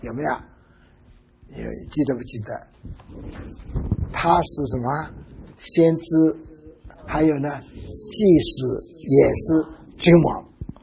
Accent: Shanghai, China; also born or lived in Wenzhou, China; 那我从上海出生的啊，生长在上海。那么后来抗战的时候回到我老家温州啊。

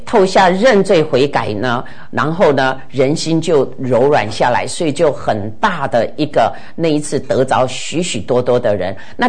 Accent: China; 因为我们中国人一天到晚就是龙的传人，龙袍夹身，龙椅各样，被那个龙的权势压得很厉害。

